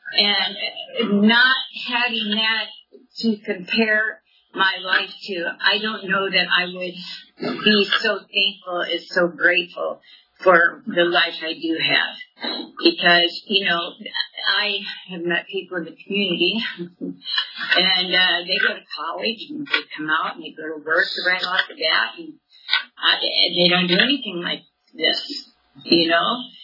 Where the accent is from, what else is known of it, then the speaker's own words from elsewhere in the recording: Michigan, United States; when I first came to California, I'm from Michigan, and I hate it there.